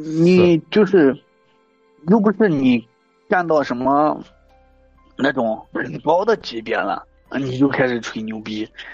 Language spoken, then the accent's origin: Chinese; Shaanxi, China; 比如说我是陕西的嘛，我只要出了陕西，我去上班。